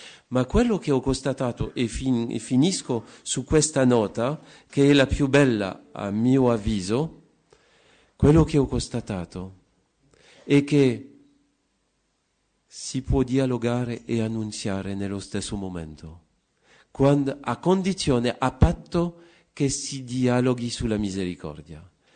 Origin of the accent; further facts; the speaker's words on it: France; Italian is a second language; Ho studiato filosofia un anno in Polonia, sono francese e anche i miei nonni erano tutti francesi, uno aveva origini polacche